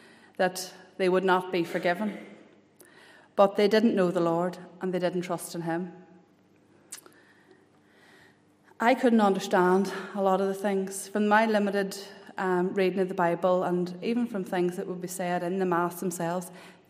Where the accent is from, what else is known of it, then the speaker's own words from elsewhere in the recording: Londonderry, Northern Ireland, United Kingdom; I was born and lived in Londonderry for the first 29 years of my life. I was brought up in the Roman Catholic Church by my very devout Catholic parents